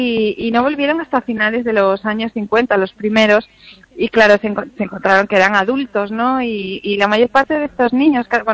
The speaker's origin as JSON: {"language": "Spanish", "region": "Asturias", "country": "Spain", "lives_now": "Madrid, Spain", "said": "luego me voy a mi tierra, Asturias, y saldré ya a terminar en Cantabria, que este año me apetecía volver a casa, a mi temperatura, al olor del mar y dejar Madrid atrás por unos días"}